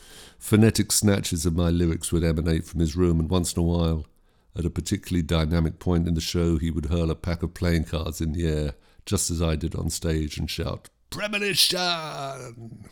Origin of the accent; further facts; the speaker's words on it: England, United Kingdom; As an English musician, I could always somehow get onto the guest list to see the bands I wanted when they played in the city.